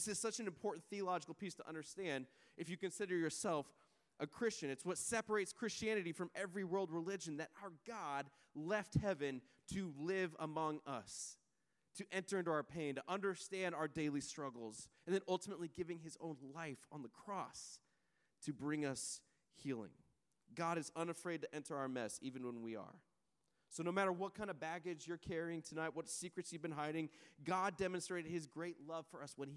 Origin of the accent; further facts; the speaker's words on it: Colorado, United States; I have been camping. I'm from Colorado. I've been camping my entire life.